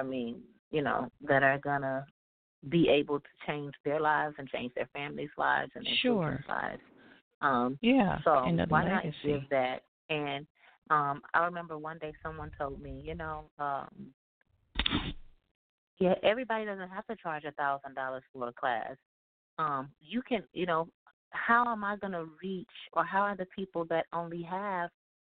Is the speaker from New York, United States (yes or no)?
no; Houston, Texas, United States; No, I'm originally from Houston, Texas, so I grew up here.